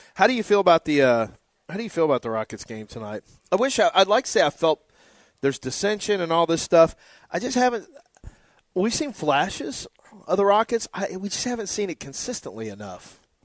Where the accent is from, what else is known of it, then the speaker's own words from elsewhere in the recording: Richmond, Texas, United States; and I'm from Richmond, Rosenberg, so I know, you know, outside the city of Houston, sometimes we get forgotten.